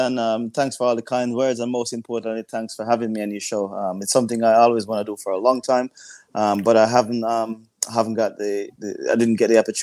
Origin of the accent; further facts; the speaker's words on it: Jamaica; I was born and raised in Jamaica